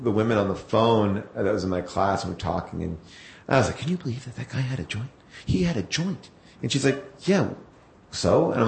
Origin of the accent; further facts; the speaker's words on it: New York, United States; now in Los Angeles, United States; I'm from Long Island. I grew up a Knicks fan.